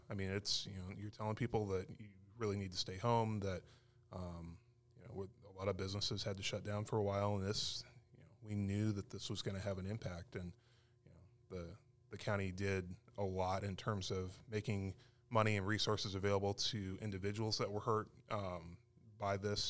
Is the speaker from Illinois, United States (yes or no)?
no; Arizona, United States; moved away as an adult; I'm from Arizona originally, and I spent most of my first 10 years or so as a newspaper editor. We moved to North Carolina in the spring of 2017